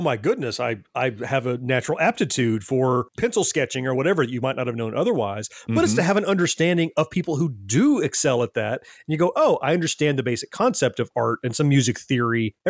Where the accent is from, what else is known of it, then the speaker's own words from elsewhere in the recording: Florida, United States; And I grew up also here in Florida.